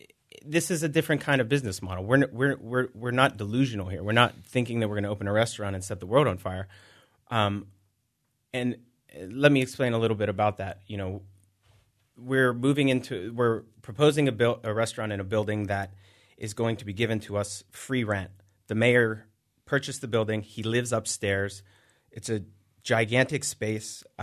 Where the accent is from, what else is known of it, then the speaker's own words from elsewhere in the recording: McKees Rocks, Pennsylvania, United States; I grew up in McKees Rocks, which is a neighborhood that also has seen better days